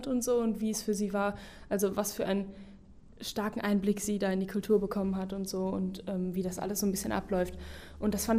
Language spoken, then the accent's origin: German; Aachen, North Rhine-Westphalia, Germany; ich komme hier aus Aachen und ich gehe nach Benin